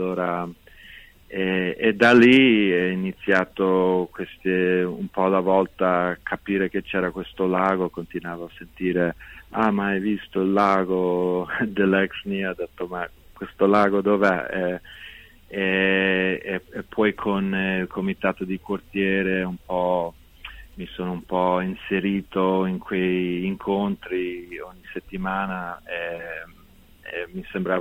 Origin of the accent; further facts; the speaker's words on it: Chicago, Illinois, United States; also born or lived in Rome, Italy; dal 2017 al 2022-23 che ho vissuto a Roma. E originalmente sono di Chicago